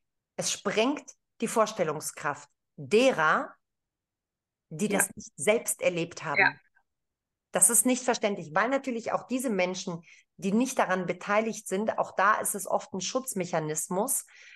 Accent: Greece; jetzt bin ich Griechin und mir fällt der Begriff nicht

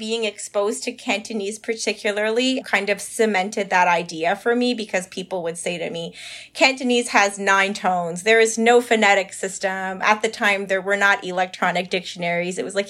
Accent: Canada; So I have Chinese ancestry, and I grew up in Canada being mixed race. My mom is of Jewish European ancestry.

